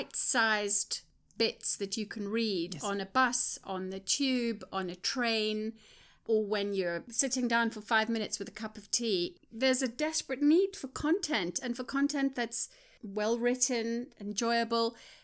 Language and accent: English; South Africa; So certainly I hail from South Africa, so South Africans.